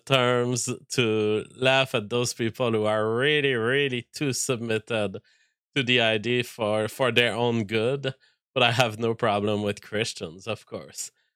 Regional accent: Canada; as a Canadian, I cannot publish this link on my social media

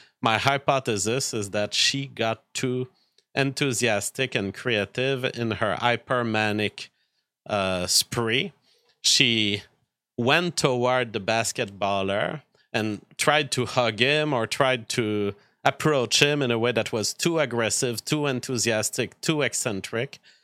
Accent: Northern Canada, Canada; I am from Northern Canada.

